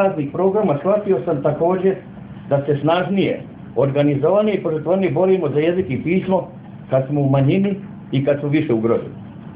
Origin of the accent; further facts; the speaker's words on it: Vukovar, Vukovar-Srijem County, Croatia; moved away as an adult; kao Srbin rođen i odrastao u Vukovaru, gdje sam živao do oktobra 1997. godine.